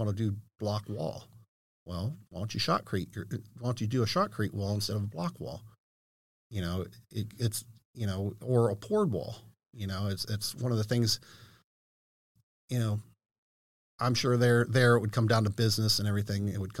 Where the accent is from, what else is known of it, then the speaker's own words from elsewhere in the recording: Ohio, United States; if basements were more popular, like back east, you know, because I'm originally from Ohio.